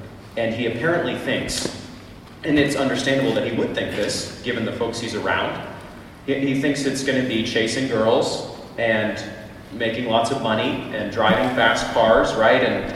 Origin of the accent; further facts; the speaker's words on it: New England, United States; I'm from New England. I'm from Patriots country